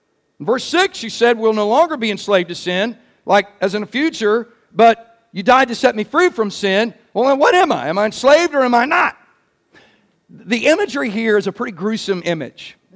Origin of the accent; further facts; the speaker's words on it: North Carolina, United States; All right, so I like that we're from Gaston County.